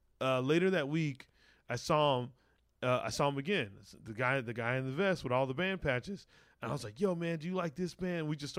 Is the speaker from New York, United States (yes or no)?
no; Arizona, United States